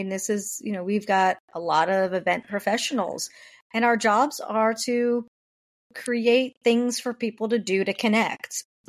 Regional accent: New York, United States; one of my favorite things actually is when I say I'm from New York and there's another New Yorker in the room

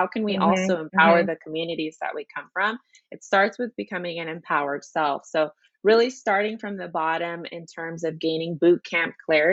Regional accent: Texas, United States; Because I'm from Texas.

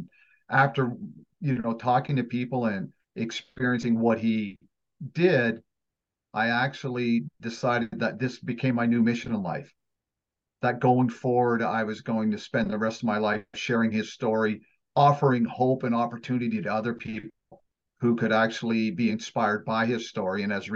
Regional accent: London, Ontario, Canada; I'm from London, Ontario, Canada. It's just an hour and a half outside of Toronto.

